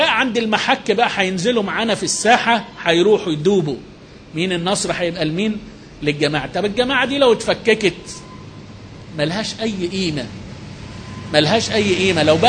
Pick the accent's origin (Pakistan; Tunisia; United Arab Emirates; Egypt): Egypt; Alexandria, Alexandria Governorate; احنا عندنا في اسكندريه 2000 مسجد نقيم فيهم الجماعه